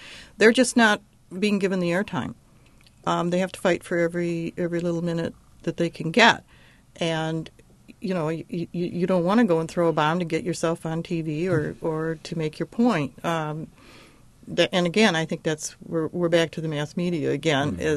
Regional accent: Ann Arbor, Michigan, United States; I grew up in Michigan, in Ann Arbor, Michigan.

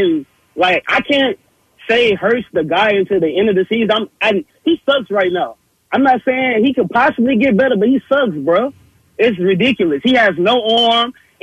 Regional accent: Houston, Texas, United States; Because I'm from Houston.

